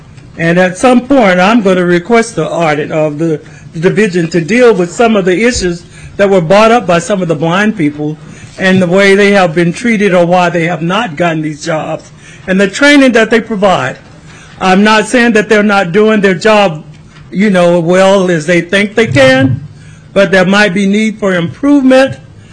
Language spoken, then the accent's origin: English; Anchorage, Alaska, United States; I'm from Anchorage, and I represent District K. That's east side of Anchorage.